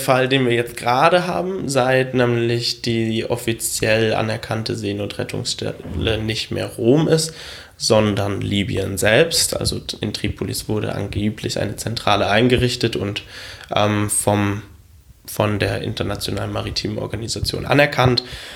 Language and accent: German; Germany; irgendwo auch mein Heimatland Deutschland unterstützt hier Menschen, die mich wenige Monate vorher irgendwo sogar in Rettungen beschossen haben